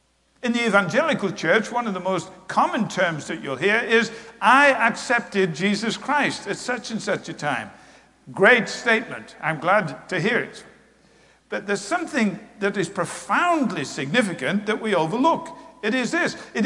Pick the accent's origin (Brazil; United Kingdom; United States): United Kingdom; England; When I was a kid growing up in England